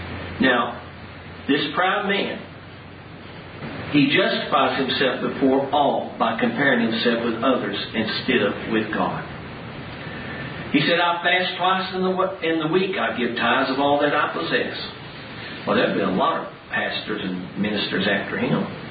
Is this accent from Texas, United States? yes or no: yes; Dallas, Texas, United States; The church I grew up in Dallas is a large church. And I was there 15 years.